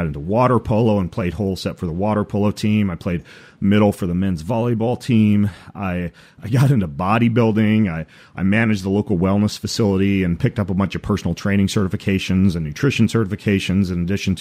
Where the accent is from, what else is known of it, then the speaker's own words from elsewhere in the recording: Idaho, United States; You know, I grew up in North Idaho, you know, playing tennis and hiking and chasing rattlesnakes